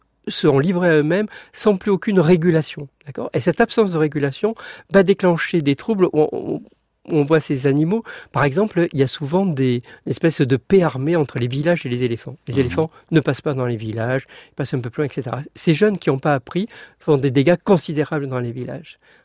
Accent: Provence-Alpes-Côte d'Azur, France; moi je suis provençal, en Provence, on bénit les animaux aussi

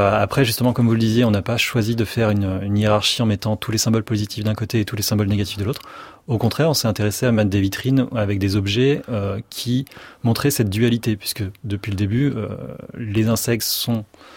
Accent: Grenoble, Auvergne-Rhône-Alpes, France; j'ai été élevé à Grenoble et dans les campagnes environnantes

